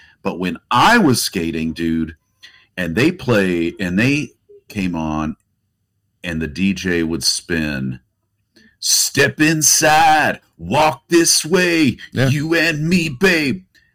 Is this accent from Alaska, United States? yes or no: no; Plano, Texas, United States; where I grew up in Plano, Texas.